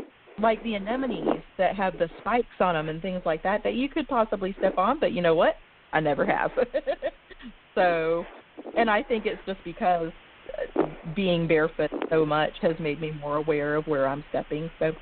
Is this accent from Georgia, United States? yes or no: yes; Georgia, United States; also born or lived in Dallas; Yes, I grew up in Georgia. Gosh, I've been here. I'm 43 years old, and we moved here like when I was one with my parents.